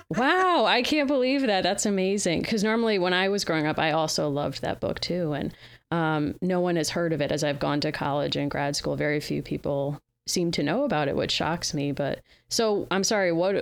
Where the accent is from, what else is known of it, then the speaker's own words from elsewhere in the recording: Wethersfield, Connecticut, United States; I'm from Wethersfield, Connecticut.